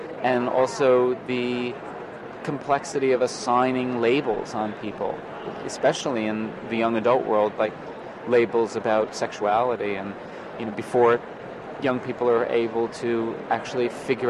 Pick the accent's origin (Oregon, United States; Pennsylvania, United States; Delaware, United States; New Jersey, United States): New Jersey, United States; And I come from New Jersey, so it seemed like a logical setting to set it in New Jersey.